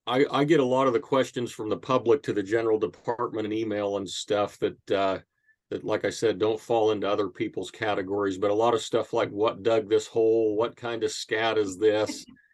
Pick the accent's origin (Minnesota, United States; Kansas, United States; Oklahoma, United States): Kansas, United States; And I'm a native Kansan. I grew up in East Central Kansas and don't live too far from where I grew up today.